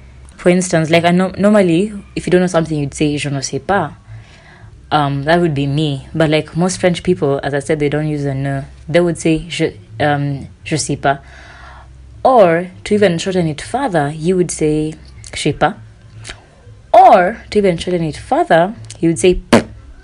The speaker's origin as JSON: {"language": "English", "country": "Kenya", "accent": "Kenyan", "second_language": "English", "said": "Would I say my Kenyan accent was understood? I hope so. I think so. It was never a problem."}